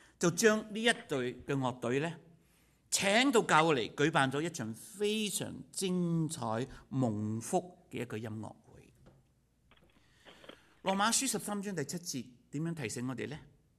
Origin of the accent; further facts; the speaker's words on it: China; now in United States; 我们中国人对很多人的恩慈啊